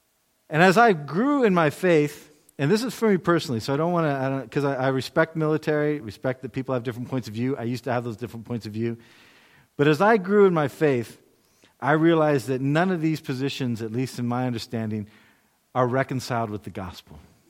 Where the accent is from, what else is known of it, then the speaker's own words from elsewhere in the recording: United States; I'm an American. We like our justice.